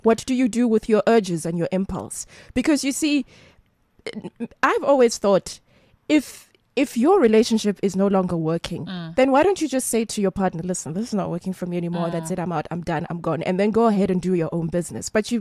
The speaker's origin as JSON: {"language": "English", "region": "Free State", "country": "South Africa", "said": "I'm also from the Free State, right?"}